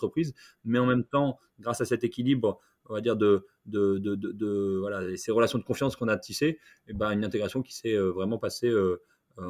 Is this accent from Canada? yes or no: no; Lille, Hauts-de-France, France; je viens de Lille, donc à Lille, on est quand même assez connu et réputé, les ch'tis, pour être accueillant